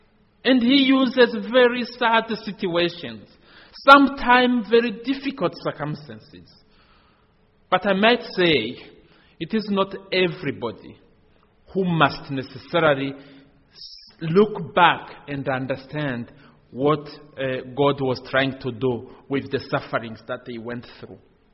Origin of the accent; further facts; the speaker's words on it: Burundi; English is a second language; So I come from Burundi. We speak French.